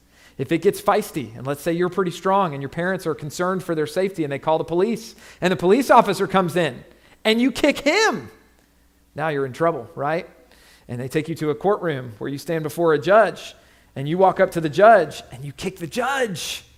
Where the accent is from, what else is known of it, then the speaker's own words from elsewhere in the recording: Florida, United States; everybody in my home state of Florida